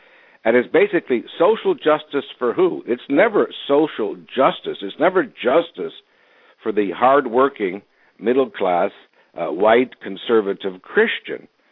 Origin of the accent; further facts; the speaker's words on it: Ohio, United States; You know, Tim, when I was a kid in Ohio, I grew up in Ohio, there is an expression